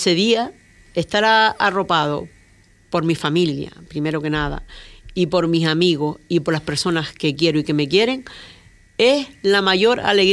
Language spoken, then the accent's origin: Spanish; Ajuy, Canary Islands, Spain; also born or lived in Tenerife; nací en Ajuy. En Ajuy, sí, empiezo por exacto. Mi nacimiento. Wow. Allí fui una niña feliz, me crié con mis padres y mis abuelos y mis hermanos. Mi padre emigró a Layún, todo eso es historia que cuento ahí. Emigramos a Tenerife